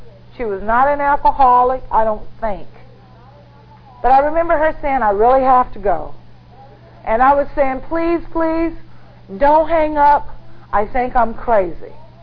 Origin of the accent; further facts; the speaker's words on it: Ohio, United States; And somehow, about 6, 7, 8 months later, I ended up in Ohio, which is my hometown.